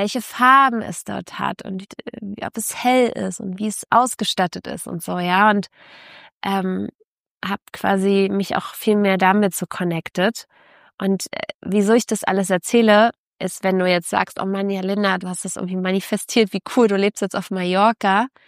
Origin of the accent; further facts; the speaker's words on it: Berlin, Germany; Und bin natürlich als Berlinerin immer super gerne an Schlachtensee gegangen, Grunewaldsee, was von mir jetzt fußläufig war.